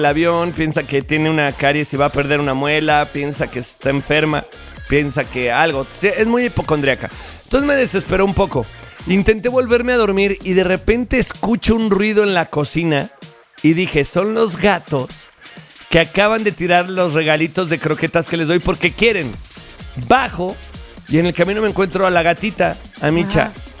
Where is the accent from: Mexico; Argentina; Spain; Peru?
Mexico; Así somos los mexicanos, de hacernos el muertito